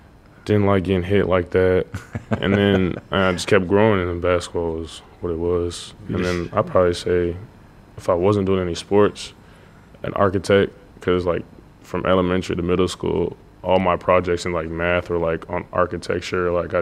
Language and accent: English; Coppell, Texas, United States; When I was younger, I grew up in Coppell, Texas, in like a Indian majority like apartment complex.